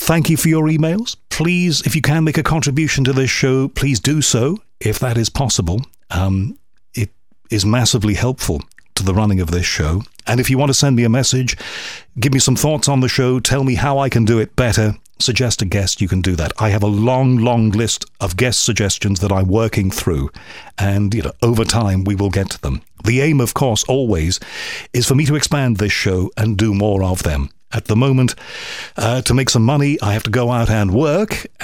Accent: United Kingdom; you know, being British, and we care about animals here

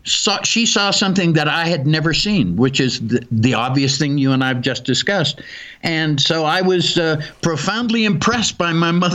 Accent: Pittsburgh, Pennsylvania, United States; finally got to hear me give a lecture in person in Pittsburgh, my hometown, for one of my high school reunions.

